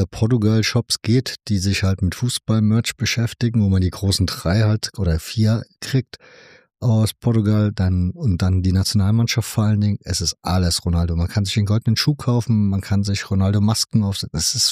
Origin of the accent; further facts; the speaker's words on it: East Germany, Germany; born there; Ich bin in der DDR geboren